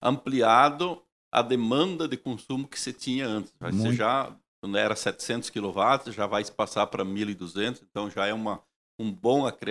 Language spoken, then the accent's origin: Portuguese; Sananduva, Rio Grande do Sul, Brazil; Nós, sananduvense, porque eu sou de Sananduva, né? Todo mundo sabe disso.